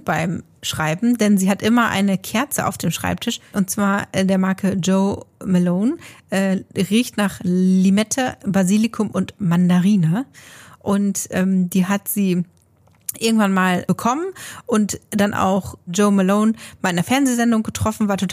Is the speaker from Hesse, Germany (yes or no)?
no; Lower Saxony, Germany; ich als Ostfriesin kann mich natürlich super gut damit identifizieren.